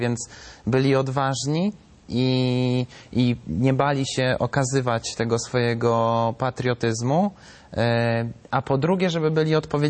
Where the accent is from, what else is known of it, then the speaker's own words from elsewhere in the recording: Suwałki, Podlaskie Voivodeship, Poland; Ja zresztą pochodzę z Suwałk, mieszkam na co dzień w Suwałkach i też w Warszawie